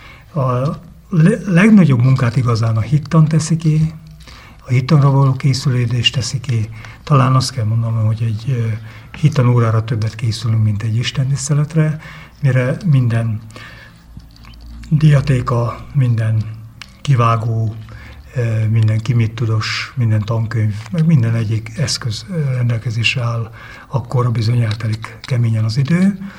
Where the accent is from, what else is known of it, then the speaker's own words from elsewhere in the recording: Sáránd, Hajdú-Bihar, Hungary; azzal kezdtem, hogy Európa közepéből Sáránról jövök